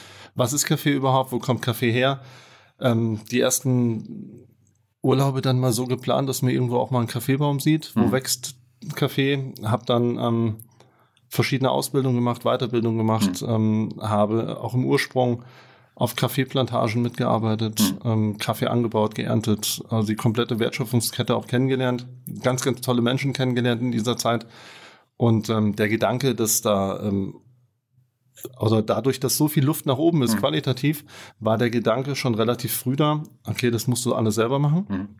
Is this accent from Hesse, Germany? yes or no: yes; Fulda, Hesse, Germany; Ich bin ein Fuldaer Junge, in Fulda geboren und aufgewachsen.